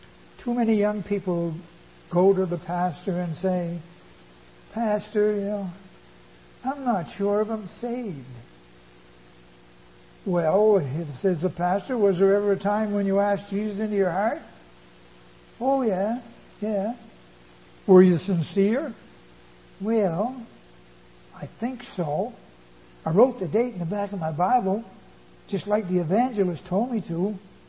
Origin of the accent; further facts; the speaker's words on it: Pictou, Nova Scotia, Canada; If I knocked on every door in my hometown of Pictou, Nova Scotia, every one of them would say they were going to heaven.